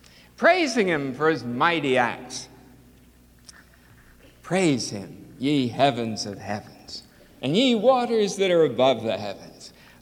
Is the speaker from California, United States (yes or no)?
no; Philadelphia, Pennsylvania, United States; I won't talk about football because I'm from Philadelphia